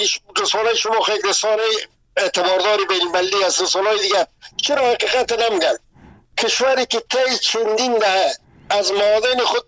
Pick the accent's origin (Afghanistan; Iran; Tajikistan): Afghanistan; ما که از افغانستان هستیم